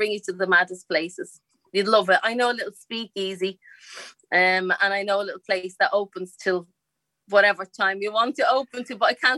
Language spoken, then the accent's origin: English; Dublin, Leinster, Ireland; And I grew up in a place called the Liberties, which is just so full of character.